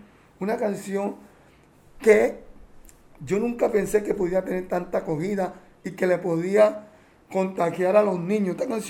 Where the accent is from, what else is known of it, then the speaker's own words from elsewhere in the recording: Cartagena, Bolívar, Colombia; le di gracias a Dios que lo hice de todo corazón y con amor para mi pueblo cartagenero